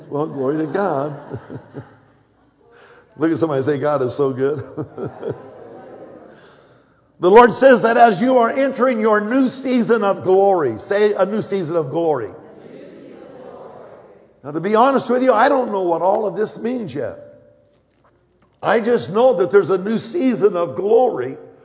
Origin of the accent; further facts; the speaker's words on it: Colorado, United States; I'm from Colorado. We don't deal with cactuses.